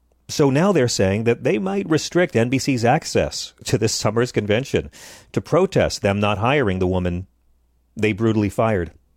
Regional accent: New York, United States; They don't say upstate in California, but I'm from New York.

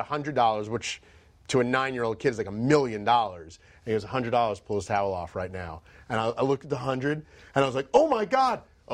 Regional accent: New York, United States; So I grew up in Long Island, covering the, you know, watching the Islanders as a kid

